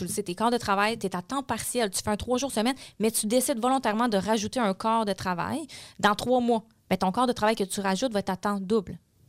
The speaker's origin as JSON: {"language": "French", "region": "Quebec", "country": "Canada", "said": "mais je suis québécoise, je parle français, je suis contente d'aider aussi."}